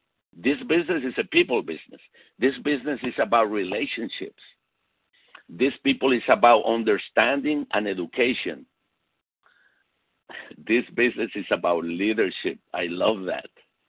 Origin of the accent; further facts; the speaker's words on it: Venezuela; also born or lived in Chile / Puerto Rico; I was born in Chile. And then after I was 3 years old, my family moved to Venezuela, and I spent some years over there. And then after that, my family moved to Puerto Rico in the Caribbean.